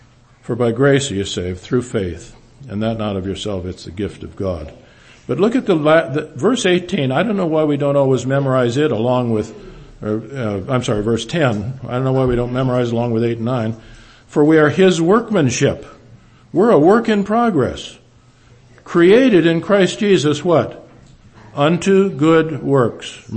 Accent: Louisiana, United States; And so you say to people, where are you from? I say, I'm from Louisiana.

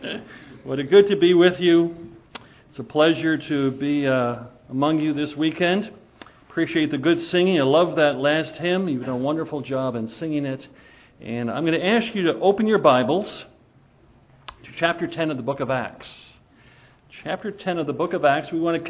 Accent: New Jersey, United States; also born or lived in Pennsylvania; I was raised in New Jersey and Pennsylvania. I haven't seen snow in over 15 years.

